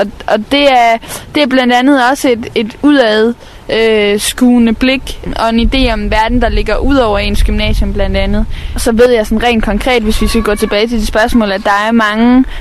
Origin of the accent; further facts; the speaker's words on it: Haderslev, Region of Southern Denmark, Denmark; Altså, nu kommer jeg fra Sønderjylland, jeg kommer fra Haderslev, så jeg ved godt, hvordan det foregår i Jylland.